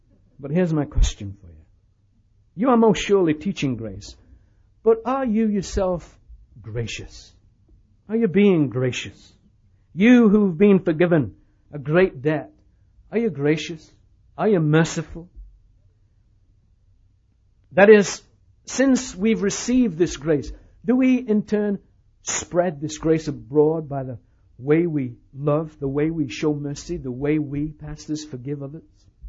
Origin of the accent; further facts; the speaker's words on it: United Kingdom; now in United States; I said, I'm British. I'm trying to get friends with the people, let them know. I'm really British. You know, I've lived in America a long time, and I sound Australian because I've got a bit of American and a bit of British.